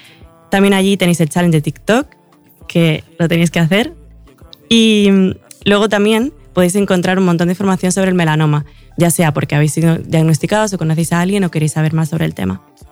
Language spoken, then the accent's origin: Spanish; Bolivia; yo soy boliviana